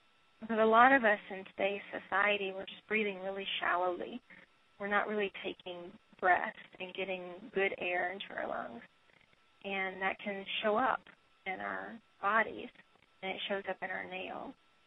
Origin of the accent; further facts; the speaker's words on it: the South, United States; And even when I was young, a child, a teenager, I'm from the South, the rural South, and my doctors were all osteopaths.